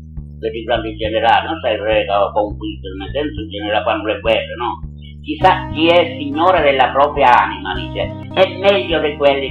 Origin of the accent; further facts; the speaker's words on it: Venice, Veneto, Italy; io sono di Venezia, cioè sono di Venezia